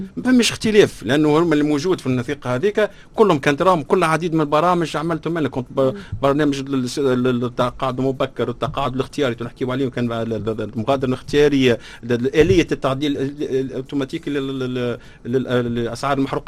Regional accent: Tunisia; المشكله نحن اللي عندنا في تونس

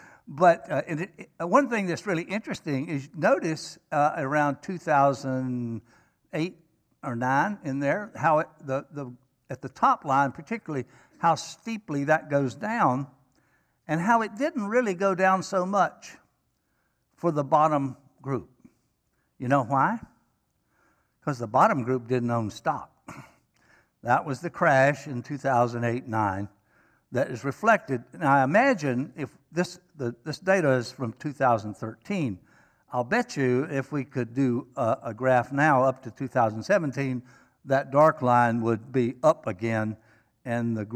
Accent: Winston-Salem, North Carolina, United States; I could say about my experience growing up in North Winston, in Winston-Salem.

